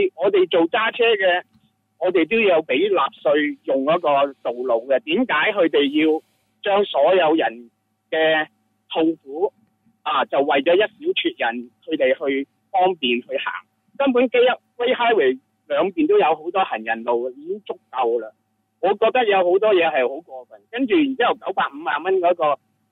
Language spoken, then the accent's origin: Cantonese; China; now in San Francisco, United States; 我哋系中国人，我哋移民过嚟嘅，